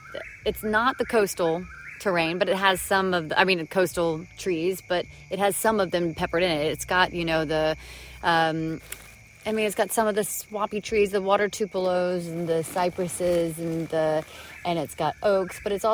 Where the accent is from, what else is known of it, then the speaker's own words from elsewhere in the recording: Macon, Georgia, United States; I feel like this was in my backyard growing up in Macon